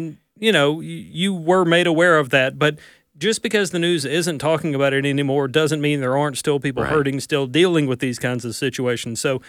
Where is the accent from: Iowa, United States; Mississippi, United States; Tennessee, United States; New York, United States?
Mississippi, United States; Amory; I'm from Amory. Went to high school there. Go Panthers.